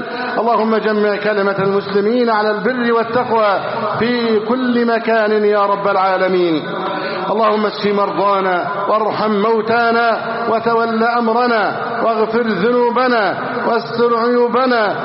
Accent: Egypt

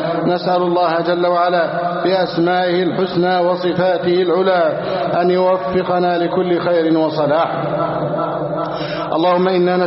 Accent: Egypt; بلدنا مصر

